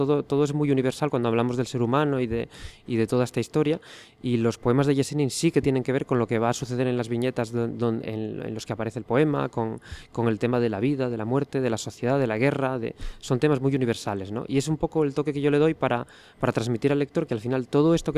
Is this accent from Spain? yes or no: yes; Asturias, Spain; esta sociedad tan compleja o tan específica de donde yo vengo, ¿no? Y dentro de Asturias